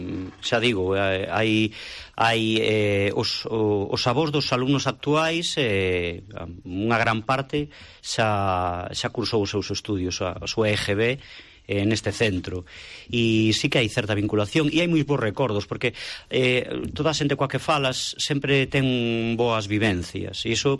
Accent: Maside, Galicia, Spain; eu non son dali, eu son de Maside, son masidao.

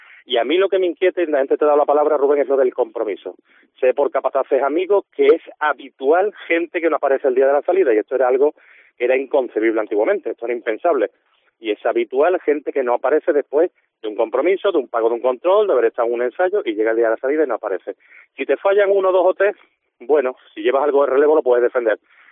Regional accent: Cádiz, Andalusia, Spain; yo soy de Cádiz y yo lógicamente defiendo la forma de cargar de Cádiz.

